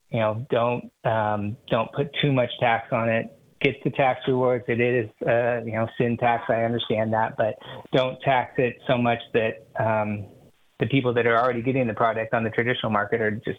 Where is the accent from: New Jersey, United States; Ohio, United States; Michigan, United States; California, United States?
California, United States; I grew up in Humboldt, grew up around many family members, people that were in the industry.